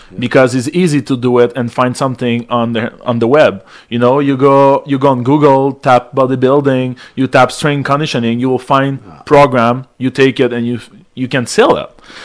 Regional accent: Montreal, Quebec, Canada; So I'm from Verdun in Montreal, and I start to train a little bit

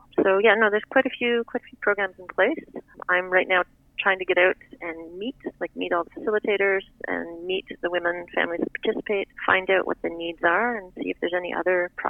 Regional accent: Stansted, East of England, United Kingdom; Well, no, I come from Stansted. We have none of this.

